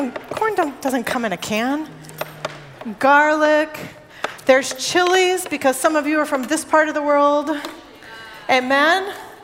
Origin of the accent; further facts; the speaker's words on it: Northwest, United States; Keep in mind, I'm from the Northwest.